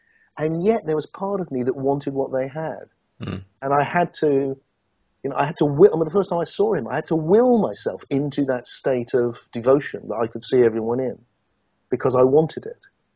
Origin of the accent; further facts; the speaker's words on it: Yeovil, South West England, United Kingdom; I was a kid from Yeovil in Somerset.